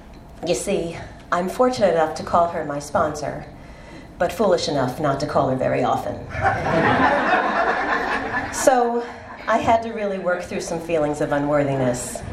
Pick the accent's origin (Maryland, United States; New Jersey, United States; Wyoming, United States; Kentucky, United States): New Jersey, United States; Passaic; born there; I was born in Passaic, New Jersey in 1969.